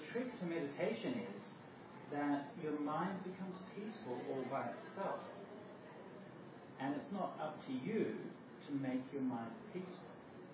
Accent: Australia; I'm from Australia

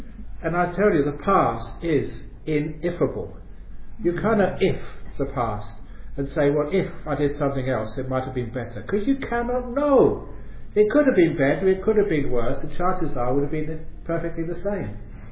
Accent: London, United Kingdom; born there; because I was born in London.

